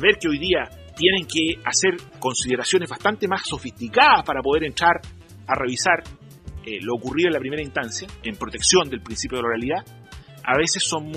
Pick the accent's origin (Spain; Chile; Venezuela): Chile; en mi país, en Chile, que es un típico caso